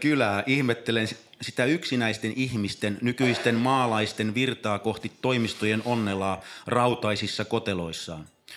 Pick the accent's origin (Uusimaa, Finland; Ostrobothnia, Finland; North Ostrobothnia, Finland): Uusimaa, Finland; Helsinki; Olen kotoisin Helsingistä, siis Malmilta. Se alue oli aikanaan maaseutua. Peltoa viljeltiin.